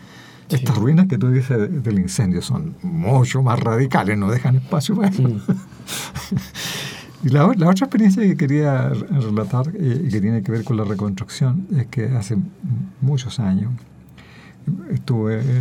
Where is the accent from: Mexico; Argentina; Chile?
Chile; Chillán, Ñuble; Yo viví de niño en provincia, en Chillán, ¿no? Y llegamos entonces, yo había tenido unos 3 o 4 años cuando llegamos a Chillán. Mi padre se fue a instalar ahí.